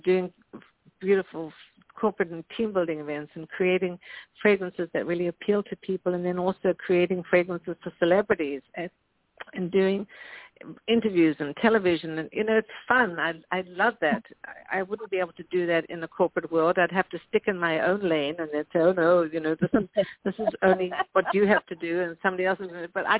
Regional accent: South Africa; Well, you know, I grew up in South Africa, and yes, I was surrounded by art and music and theater, and I was 10 years old when I was in my first play

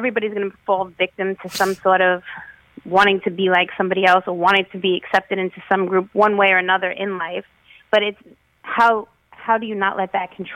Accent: Brooklyn, New York, United States; Well, growing up in Bensonhurst in Brooklyn and seeing these men who are very respected by not only just other men, by women, by children

